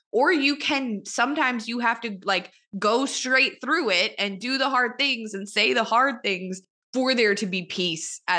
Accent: Louisiana, United States; And so it's like, I'm from Louisiana, and one of our senators

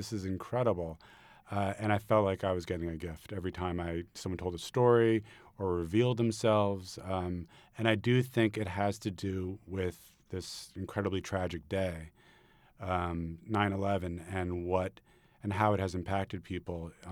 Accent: New York City, New York, United States; I grew up in New York City. I'm a native New Yorker, and I used to go to Windows on the World.

